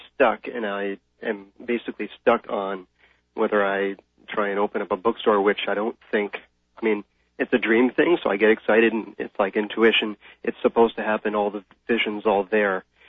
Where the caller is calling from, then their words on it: Toronto, Ontario, Canada; I'm calling from Toronto.